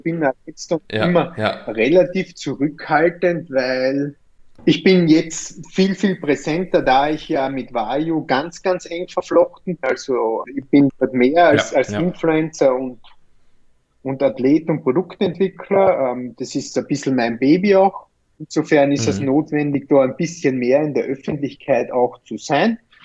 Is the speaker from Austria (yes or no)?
yes; Austria; bei uns in Österreich